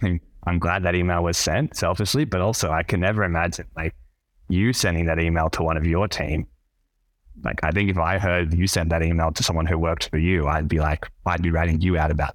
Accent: Australia; I'm from Australia

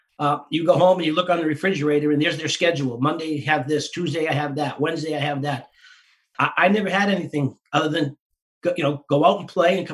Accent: Winthrop, Massachusetts, United States; everybody who grew up in that house, almost all of us still live in my hometown of Winthrop, Mass.

